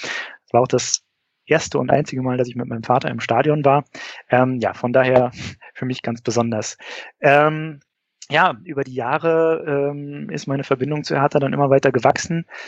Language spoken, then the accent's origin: German; Berlin, Germany; geboren und aufgewachsen in Berlin, geboren 1978, aufgewachsen im Eichkamp, quasi in direkter Nachbarschaft zum Mommsenstadion.